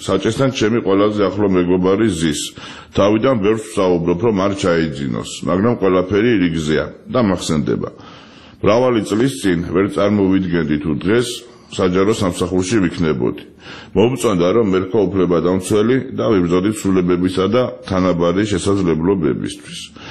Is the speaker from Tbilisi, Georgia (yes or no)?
yes; Tbilisi, Georgia; born or raised there